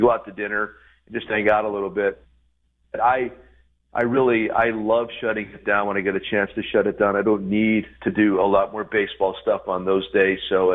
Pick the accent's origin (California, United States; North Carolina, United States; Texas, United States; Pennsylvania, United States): Pennsylvania, United States; I'm from Eastern Pennsylvania, Northeastern, but the commonality was incredible.